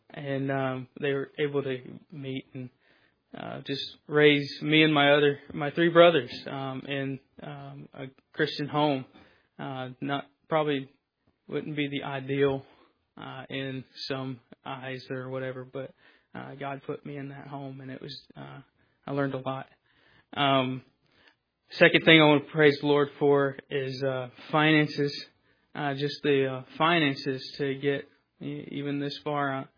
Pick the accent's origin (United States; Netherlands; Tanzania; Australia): United States; Jesup, Georgia; I'm from Jessup, Georgia.